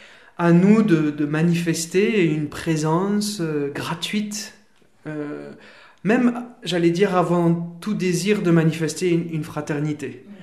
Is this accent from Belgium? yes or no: no; Toulouse, Occitanie, France; born there; je suis toulousain de naissance, mais aussi de cœur